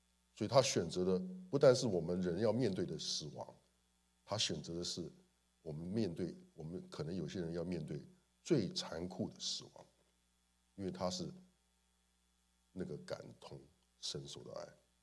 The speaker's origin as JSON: {"language": "Chinese", "country": "China", "said": "你知道我们中国人很多时候会讲究一个好死，有个好死。"}